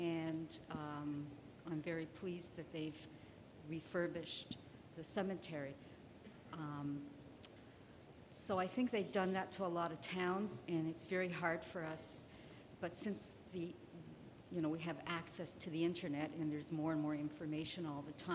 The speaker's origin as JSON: {"language": "English", "country": "Canada", "said": "and I'm from Canada."}